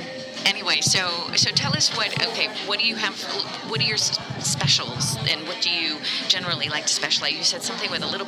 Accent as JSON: {"language": "English", "region": "São Paulo", "country": "Brazil", "tie": "born or raised there", "said": "Oh, so I grew up in Brazil."}